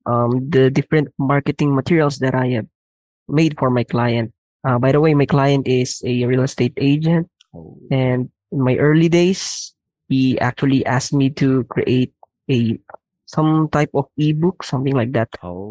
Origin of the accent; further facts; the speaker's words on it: Baguio, Cordillera Administrative Region, Philippines; I am from Baguio City.